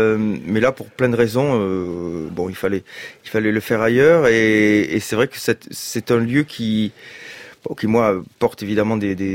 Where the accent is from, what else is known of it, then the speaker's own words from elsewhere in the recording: Occitanie, France; dans une chapelle qui a bercé mon enfance dans les Hautes-Pyrénées